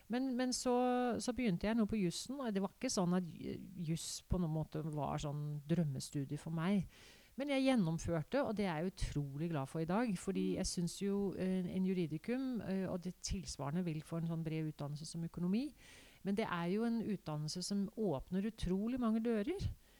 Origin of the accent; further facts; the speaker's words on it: Denmark; moved away as an adult; now in Norway; jeg er født og oppvokst i Danmark og har også tatt jussen i Danmark. Og så er jeg norsk advokat. Jeg flyttet til Norge rett etter jeg var ferdig med jussen.